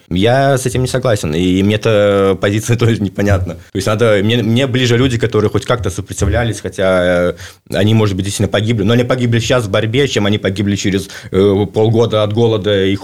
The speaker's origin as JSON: {"language": "Russian", "country": "Belarus", "said": "я считаю, я белорус, у нас есть белорусское государство, и я хочу, чтобы так и было дальше"}